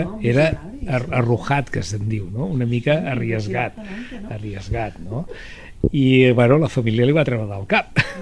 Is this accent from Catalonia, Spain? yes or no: no; Morella, Valencian Community, Spain; Ells venien de Morella, som de Morella, i Morella tenia una tradició tèxtil.